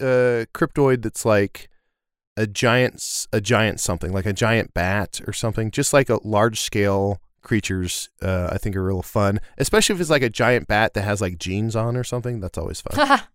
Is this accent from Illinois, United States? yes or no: yes; Kewanee, Illinois, United States; Where I grew up in Kewaunee, Illinois, there was Deer Man, which was a deer head on a human body.